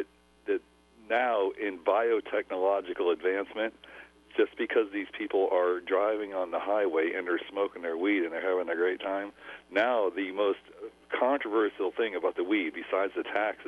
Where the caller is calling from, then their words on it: Bates City, Missouri, United States; I'm calling you from Bates City, from a long ways away.